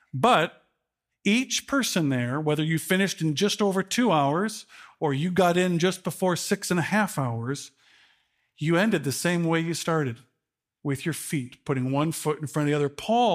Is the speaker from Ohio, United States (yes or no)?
no; Chicago, Illinois, United States; My hometown of Chicago often features the fastest times each year.